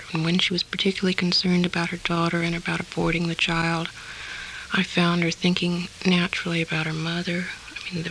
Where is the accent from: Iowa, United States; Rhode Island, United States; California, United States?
California, United States; born there; also born or lived in New York; Well, I was born in California and lived in New York for 8 years.